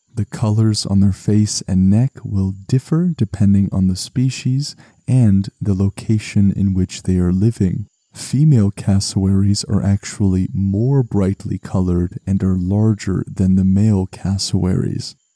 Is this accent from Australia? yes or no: no; Canada; me, as a Canadian, I have to travel all this way just to get a peek.